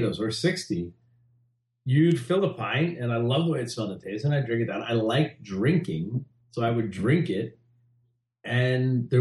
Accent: New Jersey, United States; because growing up in New Jersey drinking like that, I knew, you know, I can drink 4.2 beer all day and live without an issue.

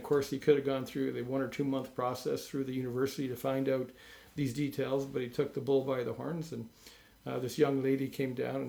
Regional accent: Toronto, Ontario, Canada; now in Buffalo, United States; growing up in the Toronto area as a kid, you know, my dad's American, my mom's Canadian, I never thought that I would be moving to Buffalo.

